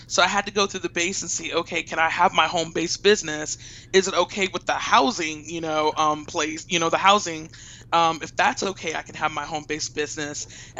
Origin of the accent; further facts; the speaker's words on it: Los Angeles, California, United States; I'm from Los Angeles. So any place is going to be way smaller than what I'm used to.